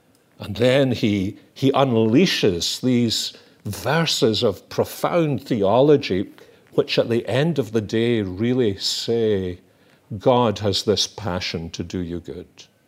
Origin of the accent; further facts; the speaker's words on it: Glasgow, Scotland, United Kingdom; I was brought up in Glasgow, but … is from Caithness in the north of Scotland, and that's where my family comes from.